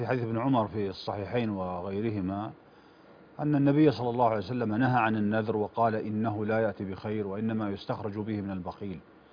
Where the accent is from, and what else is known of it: Saudi Arabia